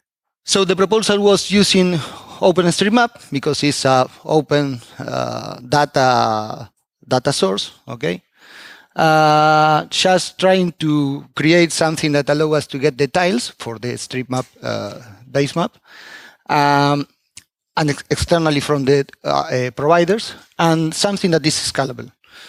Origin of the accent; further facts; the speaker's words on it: Argentina; from Argentina.